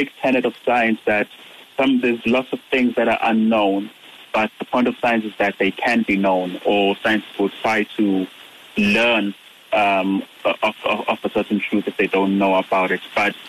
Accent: South Africa; growing up in South Africa, you have that idea that things that are technological or scientific, they're not for us. They're not for us, black people.

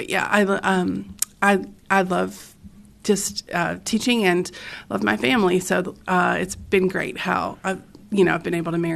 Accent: Florence, Kentucky, United States; Well, I was born and raised just outside of Cincinnati in northern Kentucky. Florence, y'all, some people know us. That's where I grew up

